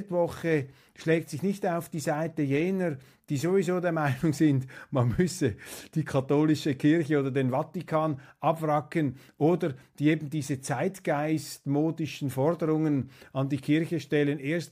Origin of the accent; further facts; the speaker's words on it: Switzerland; Ich als Schweizer bin da natürlich viel zu weit entfernt, um mir ein verbindliches Urteil zu machen